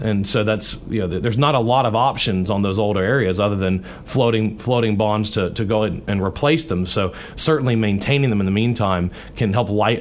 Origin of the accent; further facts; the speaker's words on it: Baton Rouge, Louisiana, United States; I grew up in Baton Rouge, Louisiana, we dealt with aging infrastructure all the time.